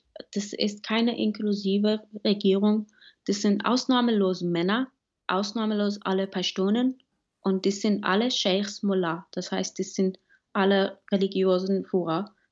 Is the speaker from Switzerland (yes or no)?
no; Herat, Afghanistan; German is a second language; Sie haben schon jetzt angefangen, Steinigungen zu führen in Herat. In meiner Heimatstadt wurden gestern 2 Frauen gesteinigt.